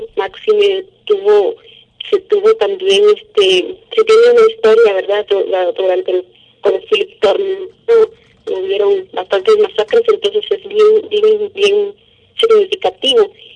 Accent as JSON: {"language": "Spanish", "country": "Guatemala", "said": "soy de aquí de Guatemala."}